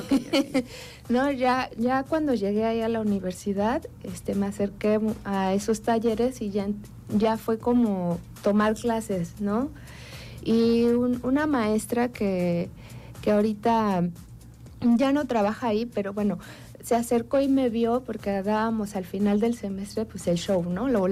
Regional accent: Cuernavaca, Morelos, Mexico; born there; now in Jojutla, Mexico; Sí, sí. Yo nací en Cuernavaca, pero mi mamá es de aquí de Jojutla y mi papá era de Zacatepec.

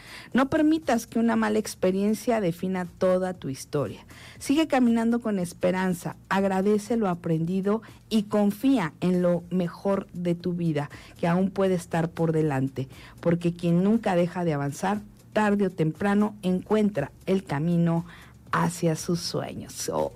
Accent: Mexico; Hay que mejorar muchas cosas como mexicanos

